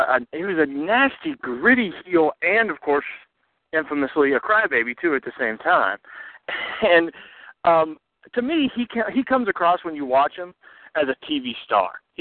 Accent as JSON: {"language": "English", "country": "United States", "said": "As an American, I don't know if that's true."}